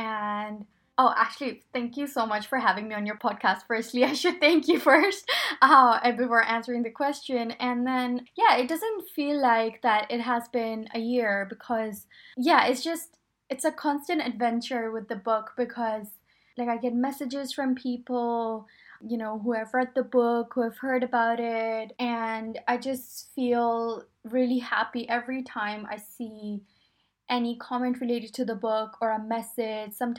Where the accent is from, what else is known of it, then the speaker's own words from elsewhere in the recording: Pakistan; moved away; So I grew up in Pakistan